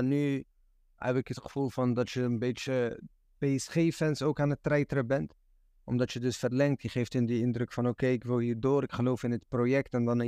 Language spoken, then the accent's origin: Dutch; Morocco; Wij zijn Marokkaans. Wij zijn al blij dat een Marokkaan op tv komt en dat we kunnen zeggen, hey, ik ben Marokkaan, hij is Marokkaan.